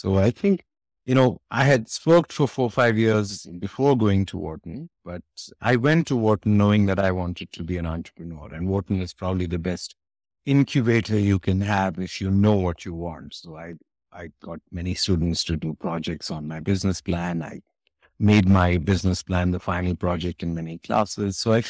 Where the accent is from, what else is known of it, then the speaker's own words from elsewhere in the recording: Jammu and Kashmir, India; I grew up in Kashmir. My parents were civil servants, so I carry the gifts and wounds of a civil service upbringing, right?